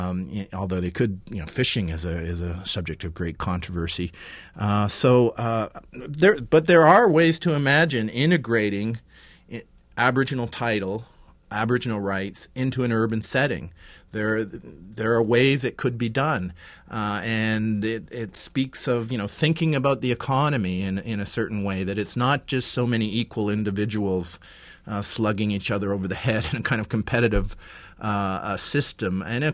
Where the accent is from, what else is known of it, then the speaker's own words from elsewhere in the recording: Canada; As a Canadian nationalist, I think, well, why should I accept an identity for my country, Canada